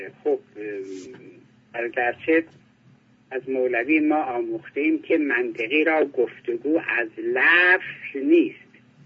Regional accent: Iran; من به عنوان یک ایرانی باید از شما سپاسمند باشم

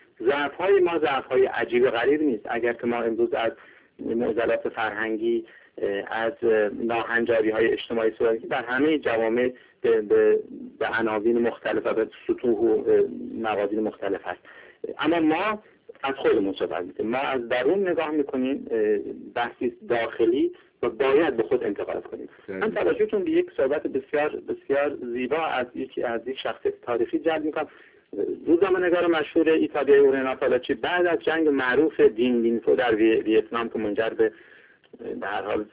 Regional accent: Iran; من هرچند که خودم ایرانی هستم

